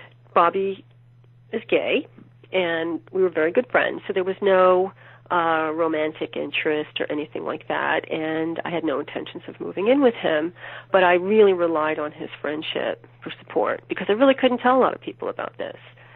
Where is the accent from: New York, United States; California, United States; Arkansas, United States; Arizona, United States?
New York, United States; New York City; I'm from the city. My whole life is in the city. My industry is in New York. Leaving New York would mean giving up everything.